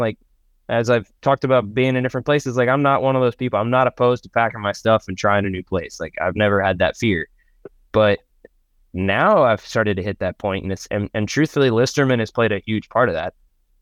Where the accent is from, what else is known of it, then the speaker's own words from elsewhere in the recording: Mississippi, United States; also born or lived in New York / Los Angeles; now in Cincinnati, United States; I grew up in Mississippi. I had all these ideas about what I wanted to do with my life. I ended up in New York for a little bit, then I ended up in Los Angeles for a little bit, and through turns of events, I ended up in Cincinnati.